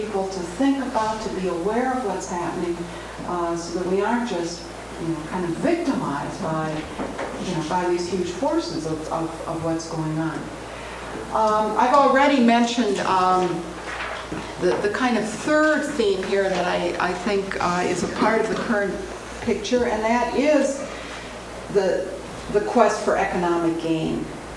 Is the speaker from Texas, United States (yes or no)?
no; Chicago, Illinois, United States; I mean, I come from Chicago, so I can mention Michael Jordan.